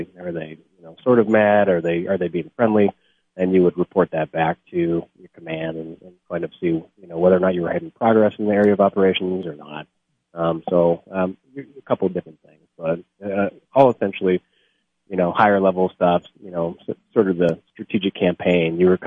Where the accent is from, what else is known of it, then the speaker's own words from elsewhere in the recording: Charlevoix, Michigan, United States; I'm from Charlevoix, Michigan, originally. Graduated from Whitehall, Michigan.